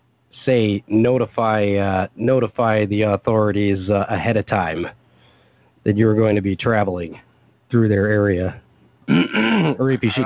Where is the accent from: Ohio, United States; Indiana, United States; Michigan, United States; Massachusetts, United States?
Michigan, United States; Yeah, you know, I forgot to mention I'm from Michigan